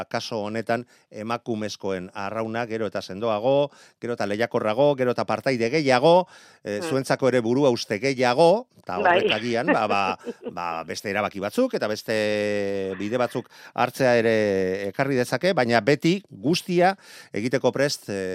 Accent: Errenteria, Basque Country, Spain; eta azken egun hauetan, ba, gure herrian, errenderian horeretan, ba, semaforo gorria jarri digutenez, bai.

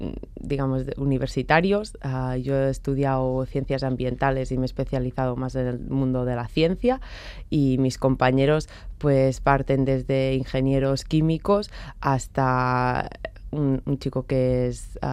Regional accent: Girona, Catalonia, Spain; moved away as an adult; now in Bilbao, Spain; yo soy catalana, soy de Girona, pero hace unos años que estoy viviendo ya aquí en País Vasco y vivo en Bilbao actualmente.

